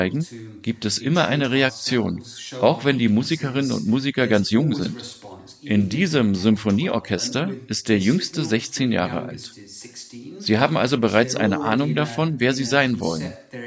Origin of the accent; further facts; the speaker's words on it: United Kingdom; aber auch an Deutschland, Italien und vor allem an Großbritannien, wo ich herkomme.